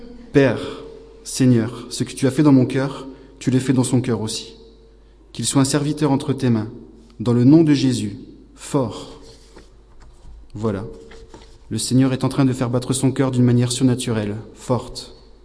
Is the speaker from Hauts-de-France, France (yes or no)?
yes; Wavrin, Hauts-de-France, France; j'ai 24 ans, je suis originaire de Wavrin, j'ai grandi ici, j'étais à l'école ici.